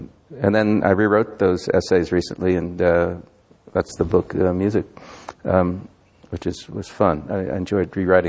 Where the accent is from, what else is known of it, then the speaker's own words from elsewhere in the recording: New Jersey, United States; I grew up on the Hudson, on the Palisades, and the air and the quality of light, the aroma of the river, Manhattan across the way